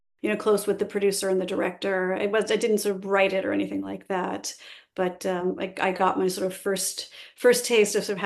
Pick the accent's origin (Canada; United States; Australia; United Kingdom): United States; California; I love the beach, and I grew up in California